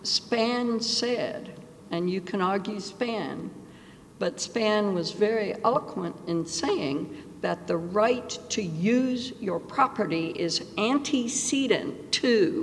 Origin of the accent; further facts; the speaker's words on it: San Antonio, Texas, United States; because I grew up in San Antonio